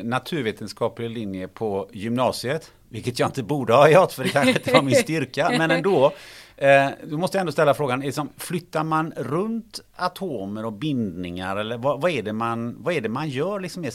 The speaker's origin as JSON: {"language": "Swedish", "town": "Gothenburg", "region": "Västra Götaland County", "country": "Sweden", "said": "jag är ju från Göteborg"}